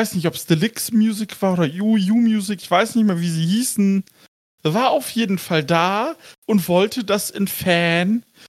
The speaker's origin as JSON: {"language": "German", "country": "Germany", "said": "Ich bin Deutscher, ich kann das nicht."}